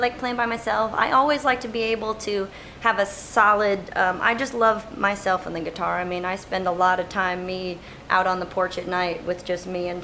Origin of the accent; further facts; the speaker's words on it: Truckee, California, United States; born there; I was born in Truckee, California, which is by Lake Tahoe, kind of east north central California.